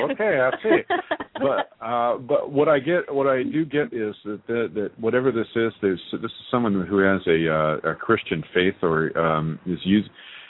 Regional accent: El Paso, Texas, United States; born there; I was born in El Paso, so you know.

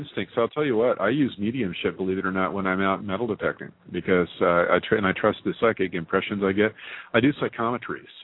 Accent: Paradise, California, United States; I grew up in the Sierra Nevadas in a town called Paradise, and you probably saw it. It actually mostly burned down here a couple of years ago.

